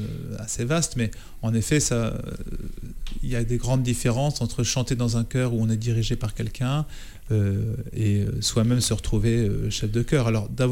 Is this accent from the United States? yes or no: no; Saint-Sulpice, Nouvelle-Aquitaine, France; also born or lived in Paris; Je suis né à Paris, hein, comme trop de gens. mais je suis venu m'installer dès l'âge de mes 4 ans à Saint-Sulpice, donc je me considère comme charentais.